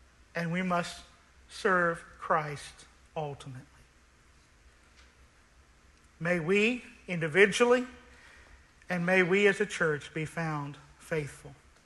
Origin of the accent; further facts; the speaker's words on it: United States; I love my country. I'm proud that I am an American. I would rather live here than anywhere else.